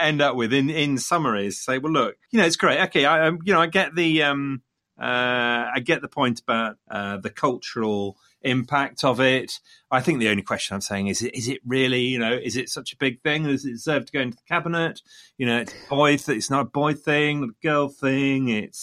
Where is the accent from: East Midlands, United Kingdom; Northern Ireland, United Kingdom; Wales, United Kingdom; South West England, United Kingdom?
East Midlands, United Kingdom; Leicester; Okay, so I had to say that coming from Leicester being my hometown, the late 1970s in Leicester saw the emergence